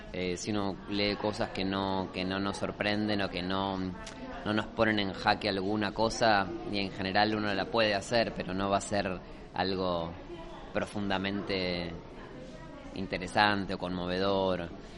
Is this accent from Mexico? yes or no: no; Argentina; yo siendo argentino me encuentro trabajando en dos de las pelis